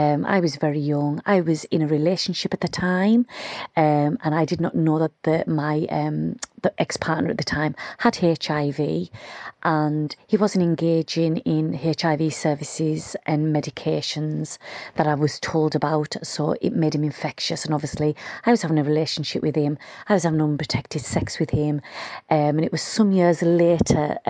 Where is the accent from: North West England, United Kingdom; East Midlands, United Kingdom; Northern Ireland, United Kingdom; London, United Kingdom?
North West England, United Kingdom; Whitehaven; I'm 46 years old and I'm from Whitehaven